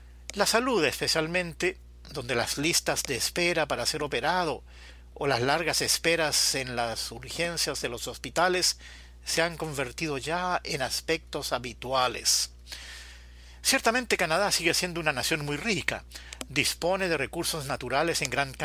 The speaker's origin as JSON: {"language": "Spanish", "country": "Chile", "tie": "born or raised there", "moved": "yes", "said": "Habiendo regresado hace pocos días de unas vacaciones en Chile, mi país de origen"}